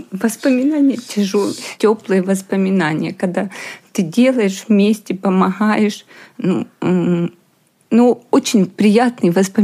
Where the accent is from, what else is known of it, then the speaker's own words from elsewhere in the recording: Mariupol, Donetsk Oblast, Ukraine; English is a second language; moved away as an adult; now in Ireland; I'm from Ukraine, city Mariupol. I come Ireland 3 years ago.